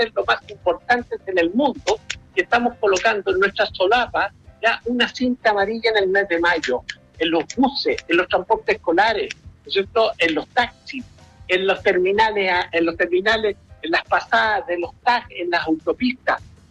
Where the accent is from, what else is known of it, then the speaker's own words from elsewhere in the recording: Chile; Nosotros tenemos el orgullo como chileno de ser parte de Mayo Amarillo.